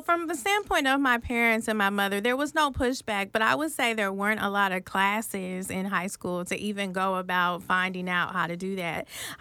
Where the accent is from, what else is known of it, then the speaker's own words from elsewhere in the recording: Kansas City, Missouri, United States; So Kansas City, Missouri, it's a bigger Midwest town in the Midwest of Missouri.